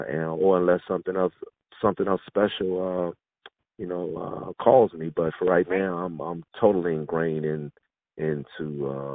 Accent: Virginia, United States; Well, because of so much history, you know, there we didn't come from a metropolitan city such as Washington, D.C., so a lot of our heroes were guys

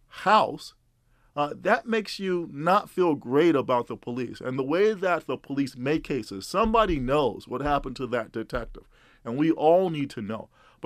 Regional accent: Chicago, Illinois, United States; as a young black man growing up in Chicago

